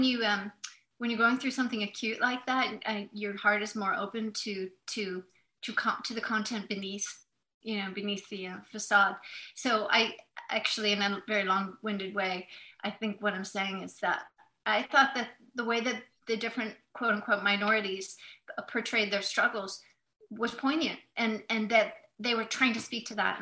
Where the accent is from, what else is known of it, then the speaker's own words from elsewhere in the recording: United States; being American as well